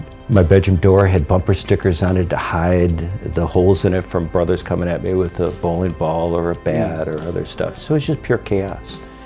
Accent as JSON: {"language": "English", "town": "Detroit", "region": "Michigan", "country": "United States", "tie": "born or raised there", "said": "it was actually better than what I grew up with in Detroit"}